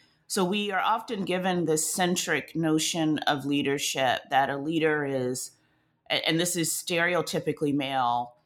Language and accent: English; the South, United States; accent: Southern; I worked so hard, Christina, to get rid of my Southern accent because I didn't want people to know I was from the rural South.